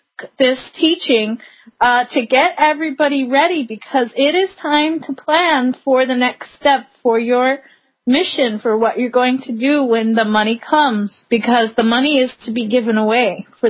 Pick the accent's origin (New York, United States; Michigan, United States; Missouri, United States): New York, United States; I grew up near Brooklyn. I know better.